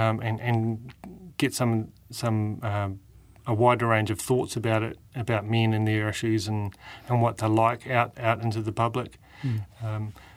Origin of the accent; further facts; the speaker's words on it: Christchurch, Canterbury, New Zealand; also born or lived in West Coast / Auckland; born and bred in Christchurch, lived here just about all my life, spent a little bit of time on the West Coast and a little bit of time in Auckland.